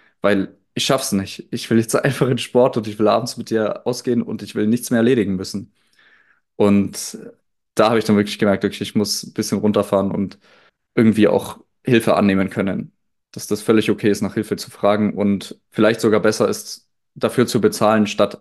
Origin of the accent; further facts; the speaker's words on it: Landsberg, Bavaria, Germany; Das ist dann so ein kleines Apartment jetzt in meinem Heimatort, weil wir haben hier in Landsberg sehr viel Industrie.